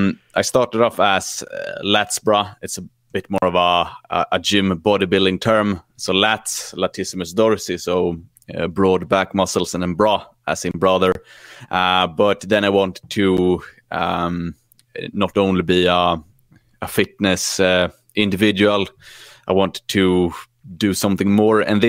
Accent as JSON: {"language": "English", "country": "Sweden", "tie": "born or raised there", "said": "growing up in Sweden, I saw from an early stage"}